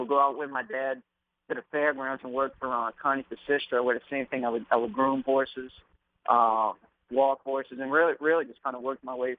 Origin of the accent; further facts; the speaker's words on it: Louisiana, United States; I grew up idolizing all of those guys.